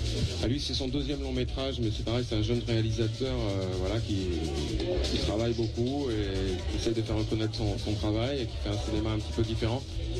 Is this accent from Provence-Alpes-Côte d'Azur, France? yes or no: yes; Nice, Provence-Alpes-Côte d'Azur, France; born there; pour faire ce concert niçois, donc ma ville natale